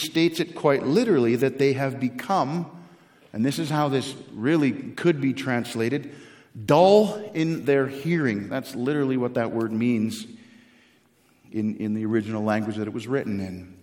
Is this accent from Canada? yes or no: yes; Canada; there was less than 200 people in the town that I grew up in Canada.